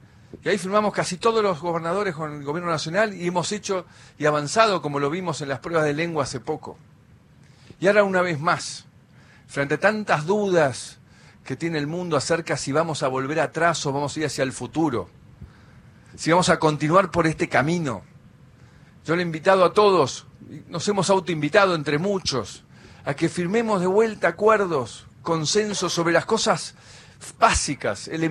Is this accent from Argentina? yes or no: yes; Argentina; Me siento muy orgulloso como presidente y como argentino